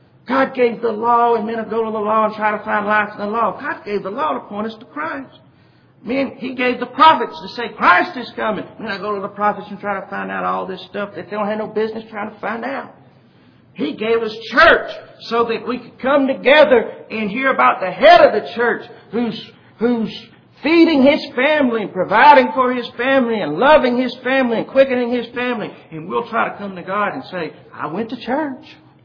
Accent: Arkansas, United States; I grew up in South Arkansas.

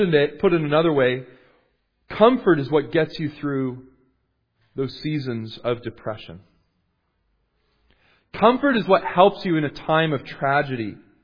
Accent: Canada; I'm from Canada

